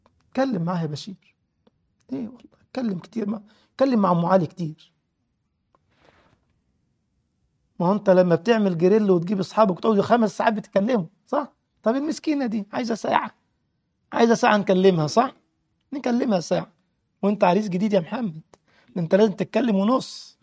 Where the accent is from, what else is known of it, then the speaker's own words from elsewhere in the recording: Egypt; الجماعة الطيبين عندنا في مصر كان لهم مثل جميل